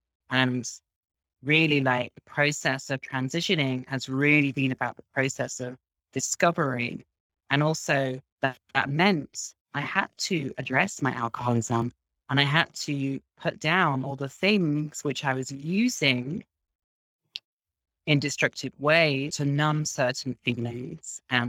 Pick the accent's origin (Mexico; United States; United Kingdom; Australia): United Kingdom; Midlands; now in Berlin, Germany; Yeah, I'm from England, from a small town in the Midlands, which is in the middle of the country. And currently I'm in Berlin in Germany, where I live.